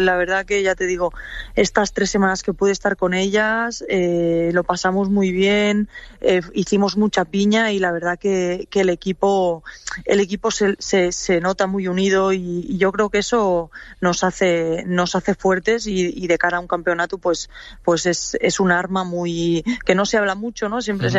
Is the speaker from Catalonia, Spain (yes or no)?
yes; Catalonia, Spain; la tierra también nos tira, somos catalanas las dos, nos entendemos muy fácil